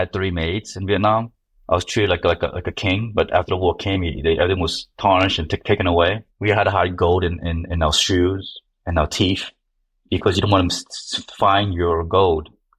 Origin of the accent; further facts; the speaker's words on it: North Bergen, New Jersey, United States; I grew up in North Bergen.